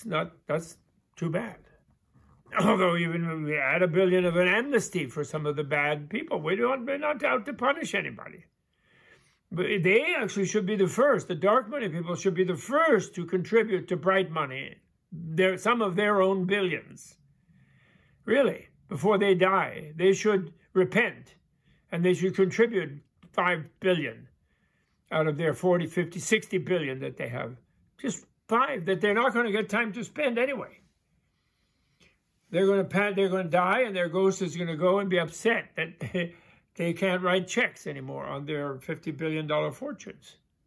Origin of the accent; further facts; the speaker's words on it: New York, United States; I love California. I'm a New Yorker.